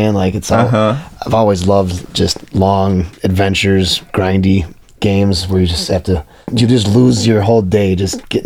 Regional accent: Chicago, Illinois, United States; Well, I grew up in Chicago, South Side. It wasn't a thing growing up.

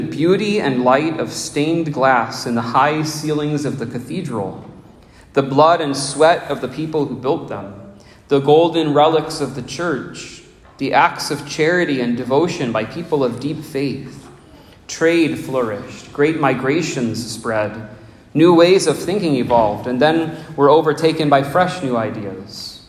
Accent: Kirkwood, Missouri, United States; also born or lived in Boston; So I came from Kirkwood to Wentzville by way of Boston, Massachusetts, an interesting path.

